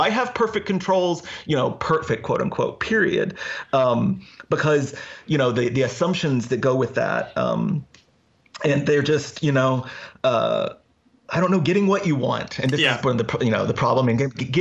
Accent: the South, United States; I'm from the South, but not really a part of gun culture in my family or anything.

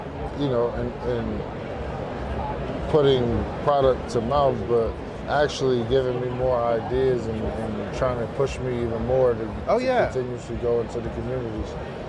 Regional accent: New Jersey, United States; Yeah, I'm born and raised in New Jersey.

